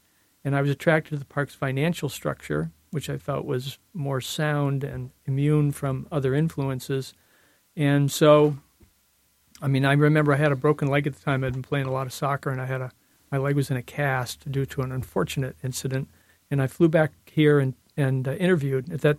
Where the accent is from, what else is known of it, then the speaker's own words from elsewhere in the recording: Ballston Spa, New York, United States; also born or lived in Schenectady; So I grew up in upstate New York. I was born in Schenectady, but I grew up in Ballston Spa, which is near Saratoga Springs.